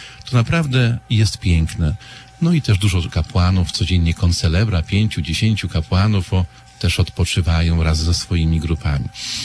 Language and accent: Polish; Łomsko, West Pomeranian Voivodeship, Poland; ja pochodzę z parafii Łomsko, koło Darłowa, Darłowo-Koszalin, to taki zorientowany trochę. i to są miejscowość Łomsko i Jarosławiec, miejscowości nadmorskie.